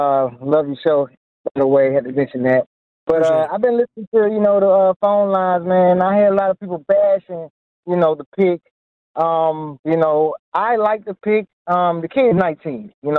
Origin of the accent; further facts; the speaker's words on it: Atlanta, Georgia, United States; You know, we want change in Atlanta. I'm born and raised in Atlanta.